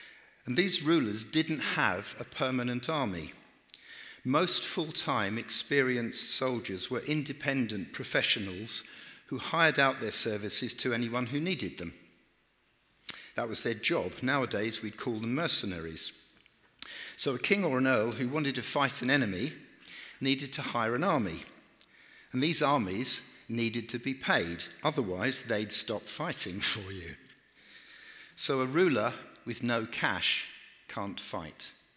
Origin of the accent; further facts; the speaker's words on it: England, United Kingdom; Yes, because we're English, right?